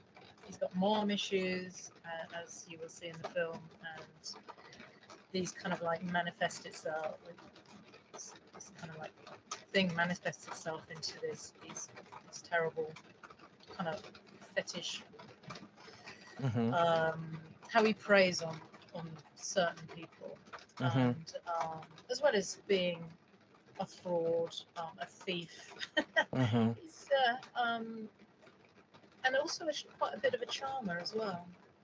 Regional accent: South East England, United Kingdom; When I was a kid, I grew up in the New Forest in the in the southern England

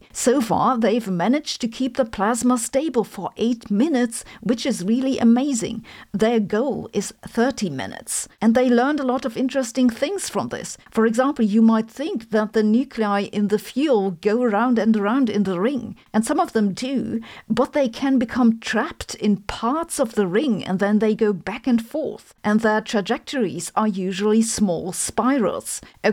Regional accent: Germany; accent: German; And since I know you're really just here because of my German accent

